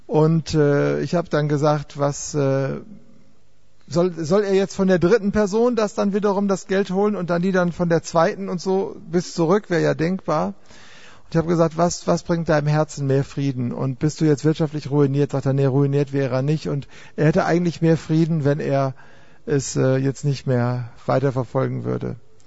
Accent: Duisburg, North Rhine-Westphalia, Germany; Ich komme aus Duisburg.

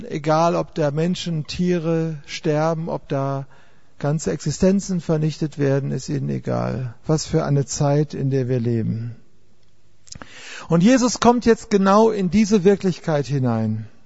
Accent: Duisburg, North Rhine-Westphalia, Germany; Ich komme aus Duisburg.

